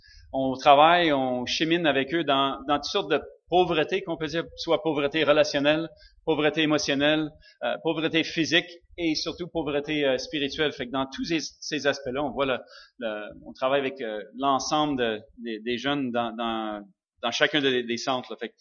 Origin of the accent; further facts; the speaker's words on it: Sherbrooke, Quebec, Canada; là où j'ai grandi à Sherbrooke. Puis quand j'ai quitté Sherbrooke, j'étais pas chrétien.